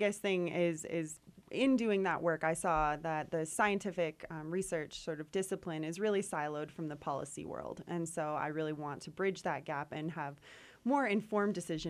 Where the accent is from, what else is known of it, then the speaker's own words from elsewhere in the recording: Michigan, United States; moved away as an adult; now in Utah, United States; So I am actually not a native Utahn. I was born and raised in Michigan, but moved out to Utah about 3 years ago for the skiing